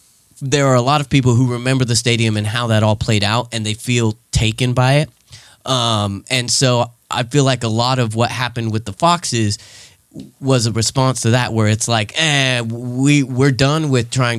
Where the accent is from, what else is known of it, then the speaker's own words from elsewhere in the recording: Kingsburg, California, United States; I'm from Kingsburg, so